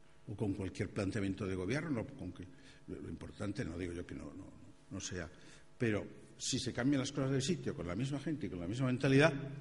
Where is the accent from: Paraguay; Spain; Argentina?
Spain; Asturias; me acuerdo de pequeño en Asturias, en las fiestas de los pueblos y tal